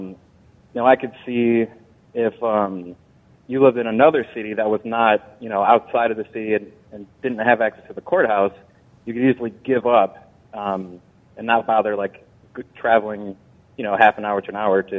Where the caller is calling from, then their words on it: Texas, United States; So I live in Texas, but my family's from Illinois.